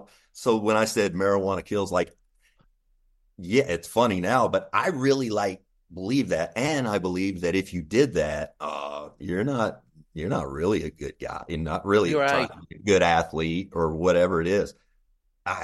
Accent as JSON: {"language": "English", "town": "Frankfort", "region": "Kentucky", "country": "United States", "tie": "born or raised there", "said": "I grew up in Kentucky during the Reagan Just Say No. I did a fifth grade, Frankfort, Kentucky."}